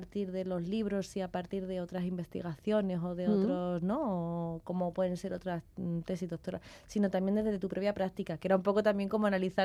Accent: Marbella, Andalusia, Spain; now in Carranza, Spain; Pues mi pueblo natal y donde me he criado es en Marbella. Uh-huh. Soy andaluza.

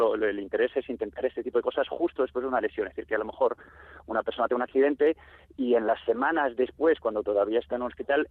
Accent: Madrid, Community of Madrid, Spain; now in Lausanne, Switzerland; Yo soy de Madrid.

